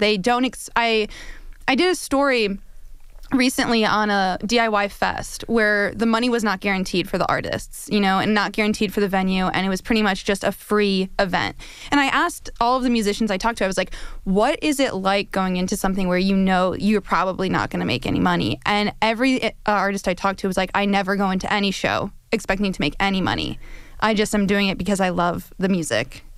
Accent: Midwest, United States; You know, I grew up in the Midwest, so I had this idea of what the East Coast was going to be like when I moved here.

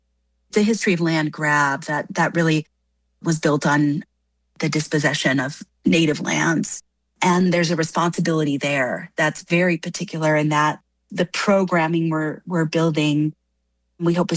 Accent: Minneapolis, Minnesota, United States; born or raised there

